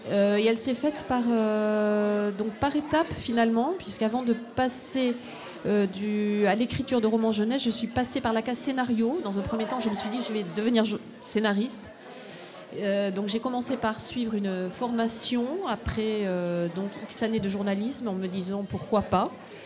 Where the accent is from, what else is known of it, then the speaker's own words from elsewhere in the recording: South-West France, France; moi je suis originaire du Sud-Ouest et je me demandais où j'arrivais. J'avais fait mes études à Bordeaux et Lille me semblait très loin. Et j'y ai vécu des années vraiment très agréables.